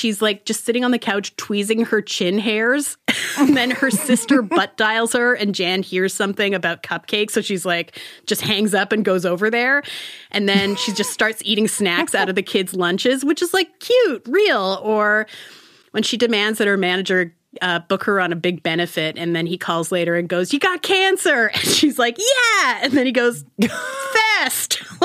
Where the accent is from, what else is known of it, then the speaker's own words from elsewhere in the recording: Canada; moved away; Like, I am Canadian. There were Canadian jokes I didn't get because I haven't lived there for so long.